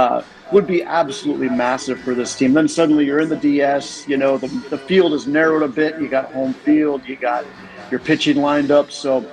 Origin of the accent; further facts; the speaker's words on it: California, United States; I grew up in California, and the state fair was kind of in the middle of the state.